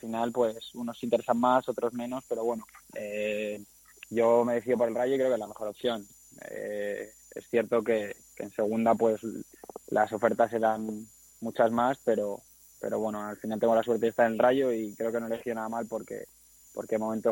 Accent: Madrid, Community of Madrid, Spain; yo soy de Madrid también y aquí somos todos del mismo sitio

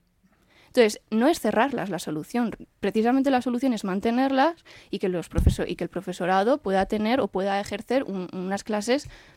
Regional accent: Basque Country, Spain; yo me considero vasca completamente y sé euskera perfectamente y es una de mis lenguas

